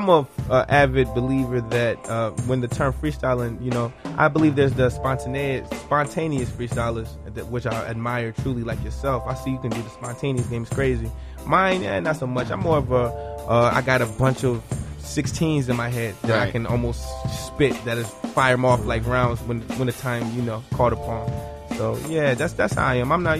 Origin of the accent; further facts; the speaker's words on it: Antioch, Tennessee, United States; also born or lived in Phoenix; Born in Phoenix, man. Raised in Antioch, really. You know what I'm saying? So yeah, Antioch. Shout out to Antioch.